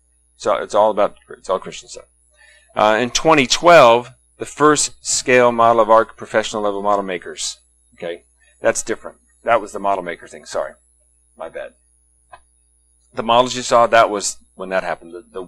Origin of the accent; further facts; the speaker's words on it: Nashville, Tennessee, United States; I'm from Nashville. That's where I live at the moment.